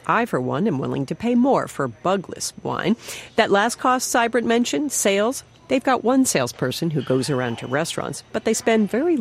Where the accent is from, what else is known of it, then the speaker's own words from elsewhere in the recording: Maryland, United States; I trekked to a winery in my home state of Maryland.